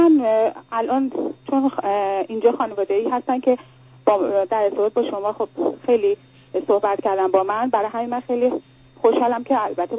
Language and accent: Persian; Iran; now in Los Angeles, United States; من الان از لس آنجلس هستم آقای دکتر